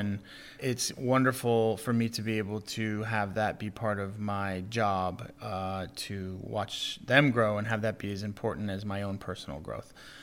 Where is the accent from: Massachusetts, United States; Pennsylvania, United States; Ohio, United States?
Massachusetts, United States; Boston; So I grew up in New England. I'm from Boston, and in the summer times we would spend a lot of time at the coast.